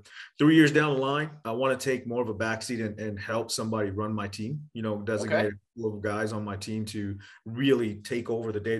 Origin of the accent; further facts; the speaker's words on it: India; now in Texas, United States; And we talk about, I came from India, right? So I came from a place where you came to America for a better, you know, life and that kind of thing.